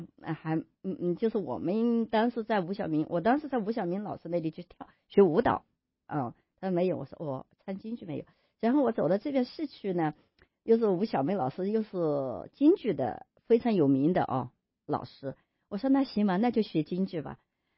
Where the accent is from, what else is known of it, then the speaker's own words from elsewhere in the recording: Hunan, China; 我是湖南人，我也喜欢法鼓戏